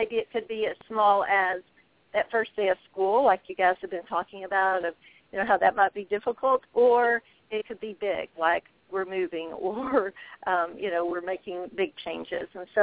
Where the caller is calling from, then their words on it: Des Moines, Iowa, United States; I'm calling from Des Moines, Iowa.